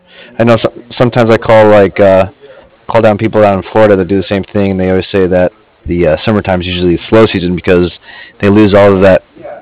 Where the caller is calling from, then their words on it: Cardiff, Wales, United Kingdom; I am calling from Cardiff.